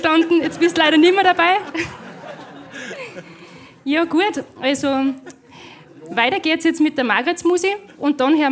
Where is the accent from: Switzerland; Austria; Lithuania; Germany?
Austria; Styria; Jetzt sind wir so als Steirer